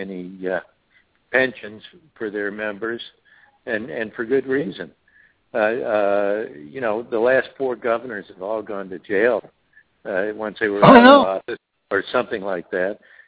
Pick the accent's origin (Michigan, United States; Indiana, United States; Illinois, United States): Illinois, United States; Chicago; Well, you know what? I'm from Chicago, and I love this city.